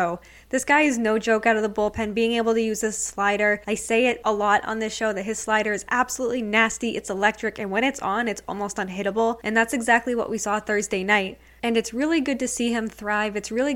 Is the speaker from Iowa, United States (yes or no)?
no; Boston, Massachusetts, United States; Born and raised in the Boston area, born and raised a Red Sox fan naturally.